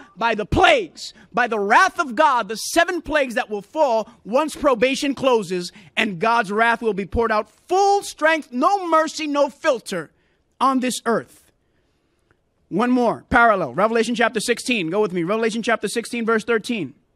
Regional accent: Puerto Rico; No, I'm from Puerto Rico, a little island. It's still over there.

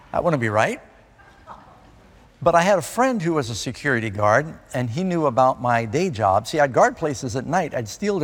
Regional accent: Burbank, California, United States; born there; also born or lived in Miami Beach / New York City; I was born in Burbank, California. And Dad and Mom split. He ended up moving his business to Miami Beach. Mom moved to New York City. My brother and I moved around through these different places.

